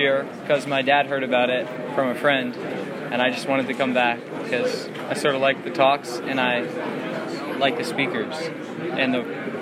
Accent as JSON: {"language": "English", "town": "Indianapolis", "region": "Indiana", "country": "United States", "said": "I'm from Indianapolis."}